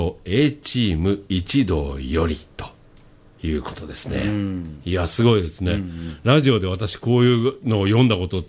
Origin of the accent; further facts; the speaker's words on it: Nagano, Japan; 信州出身なので、